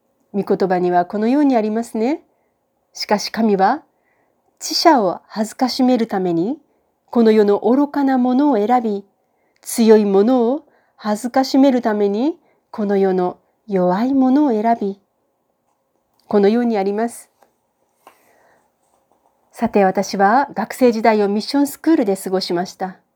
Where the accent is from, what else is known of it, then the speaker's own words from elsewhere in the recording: Kyoto, Japan; born there; 私は1971年、日本の京都で生まれました。私は幼稚園の頃から母に連れられて教会に通い始めました。